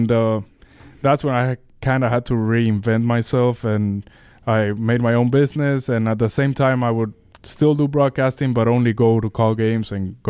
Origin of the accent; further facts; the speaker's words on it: Bolivia; Well, I graduated 2019, went back to my home country